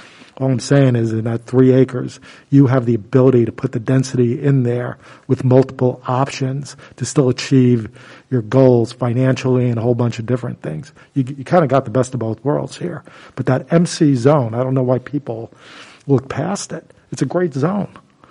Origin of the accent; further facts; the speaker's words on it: East Coast, United States; I'm from the East Coast.